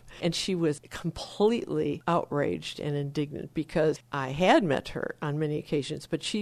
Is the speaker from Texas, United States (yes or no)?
no; Benzonia, Michigan, United States; I'm from Benzonia